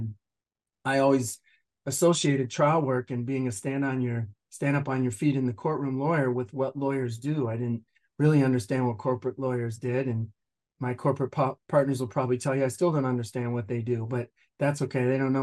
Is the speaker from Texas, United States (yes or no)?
no; Minneapolis, Minnesota, United States; My father's African-American, my mother's German and Native American. We grew up in Minneapolis. So I grew up without a father in the home.